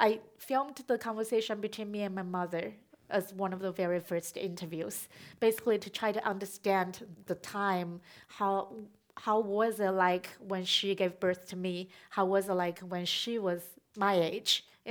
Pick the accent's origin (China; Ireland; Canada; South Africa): China; English is a second language; now in United States; I explained a lot because I came from China, and this guy, when I first met him, he was so fascinating.